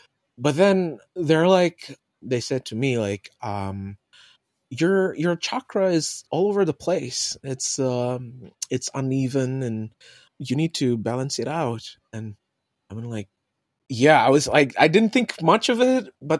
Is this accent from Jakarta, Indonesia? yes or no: no; Bogor, West Java, Indonesia; I grew up in Bogor, like, born and raised